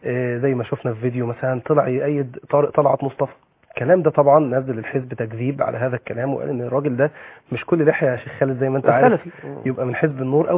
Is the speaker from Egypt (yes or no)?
yes; Egypt; القضاء عندنا في مصر نزيه